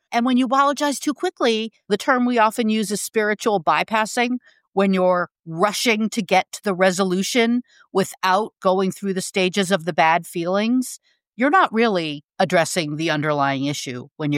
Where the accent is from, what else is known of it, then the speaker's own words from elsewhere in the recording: Rhode Island, United States; accent: Rhode Island; And I feel like my Rhode Island only comes out when I've had a couple of drinks.